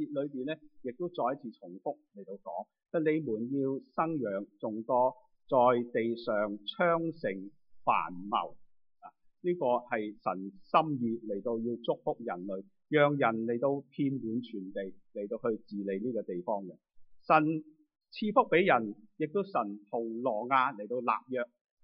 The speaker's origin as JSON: {"language": "Chinese", "country": "China", "said": "我们身为中国人都懂听到国语的，又可以懂讲一些英文的时候"}